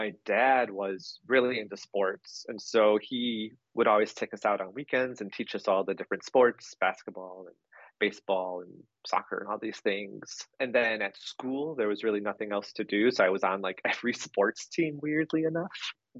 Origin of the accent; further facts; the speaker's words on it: Milwaukee, Wisconsin, United States; born there; now in Minnesota, United States; No, actually, I was born next door in Milwaukee, Wisconsin.